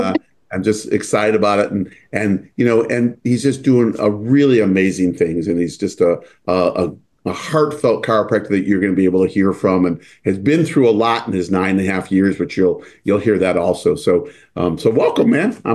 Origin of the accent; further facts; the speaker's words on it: Canada; it's Ukrainian. I'm Ukrainian Canadian who, oh my gosh.